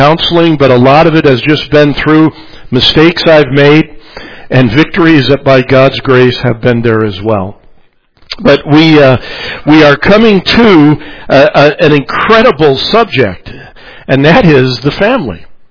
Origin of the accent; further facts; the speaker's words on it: Chicago, Illinois, United States; My wife's name is Sue. I'm from Chicago. She's from St. Louis.